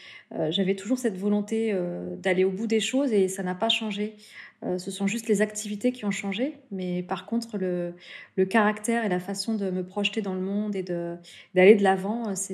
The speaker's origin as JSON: {"language": "French", "town": "Toulouse", "region": "Occitanie", "country": "France", "tie": "born or raised there", "also_born_or_lived": "Carcassonne", "said": "Alors, je suis née à Carcassonne et j'ai grandi dans une banlieue de Toulouse."}